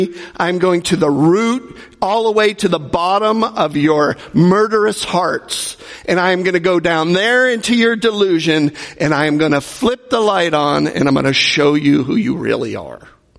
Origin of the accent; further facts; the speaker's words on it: Cleveland, Ohio, United States; born there; Did I have a choice that I was born in Cleveland, Ohio, baby? The Browns.